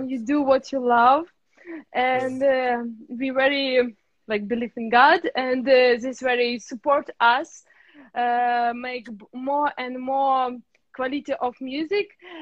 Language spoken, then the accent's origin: English; Russia; English is a second language; also born or lived in Prague; now in Paris, France; I'm from Russia, but I was studying in Prague in college for a musician. And now in Paris, I become study in Belgium Royal Conservatory.